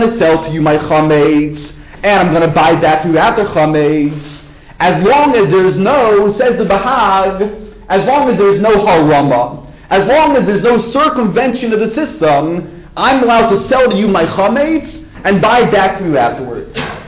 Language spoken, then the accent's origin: English; Baltimore, Maryland, United States; I was in a very funny scenario when I grew up in Baltimore.